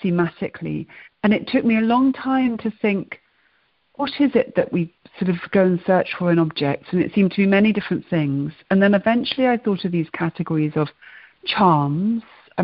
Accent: Oxford, South East England, United Kingdom; I grew up in Oxford

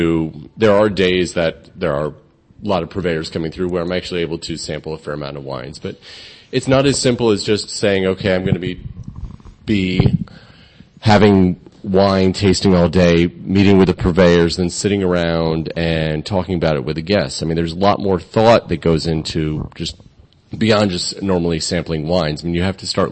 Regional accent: New Jersey, United States; No, I'm originally from New Jersey.

